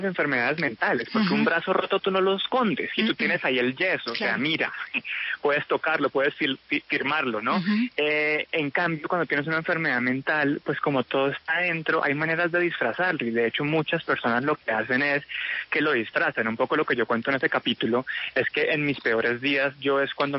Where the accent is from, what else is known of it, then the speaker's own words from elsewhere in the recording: Colombia; Y también como colombianos, como esta idea del perrenque, del poner la actitud.